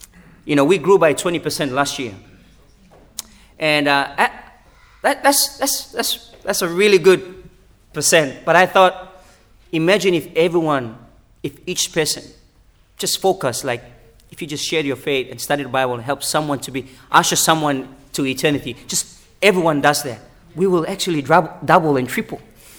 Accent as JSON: {"language": "English", "country": "Papua New Guinea", "said": "I'm from Papua New Guinea. I'm from the third world country. I've been to Australia many times. I've been to the States. I've been to Fiji."}